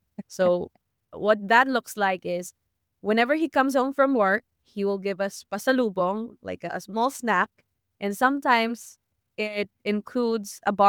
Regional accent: Santa Rosa, Calabarzon, Philippines; I'm in Santa Rosa, Paul, though I grew up. So my parents' house is like 50 or 100 meters from the bridge that connects Cabuyao and Santa Rosa, Laguna.

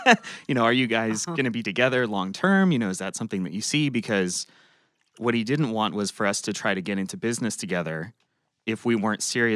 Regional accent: Palos Verdes, California, United States; now in Orange County, United States; Born and raised in Palos Verdes

